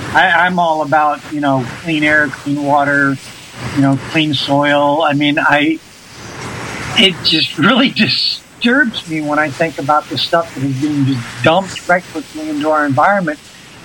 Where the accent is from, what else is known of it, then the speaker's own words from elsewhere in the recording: Georgia, United States; I mean, I'm originally from Georgia, and, I just got to where I just couldn't deal with the communist, socialist, Marxist mentality of the majority of the people that I personally had to deal with.